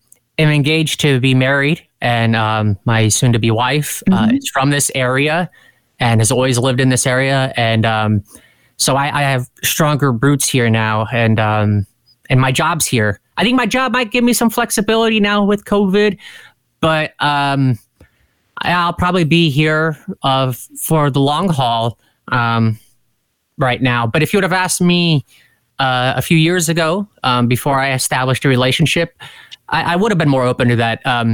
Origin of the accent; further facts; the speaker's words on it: Brainerd, Nebraska, United States; one of my good friends who was from my hometown in Brainerd